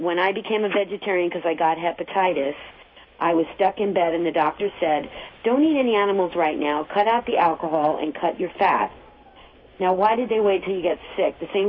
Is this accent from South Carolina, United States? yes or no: no; New York, United States; Oh, well, that's my hometown.